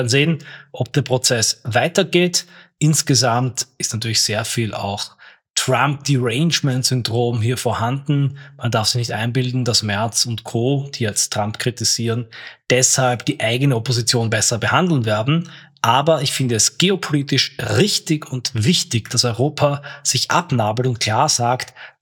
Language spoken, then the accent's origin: German; Austria; Dennoch aber frage ich mich als Österreicher